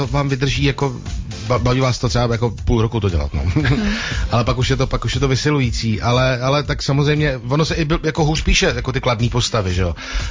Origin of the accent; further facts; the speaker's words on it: Kolín, Central Bohemian Region, Czechia; já jsem z Kolína, dělal jsem gymnázium v Kutný Hoře, chodil jsem do Dechovky